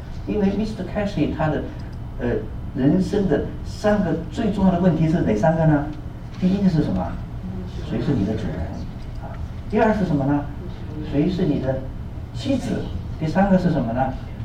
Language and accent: Chinese; China; 我们中国人也是说叫做子不知子不教什么父之过，对不对？